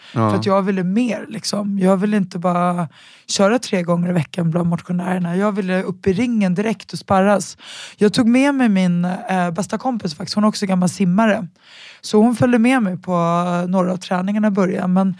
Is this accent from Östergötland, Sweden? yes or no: no; Stockholm, Stockholm County, Sweden; Jag är ju från Enskededalen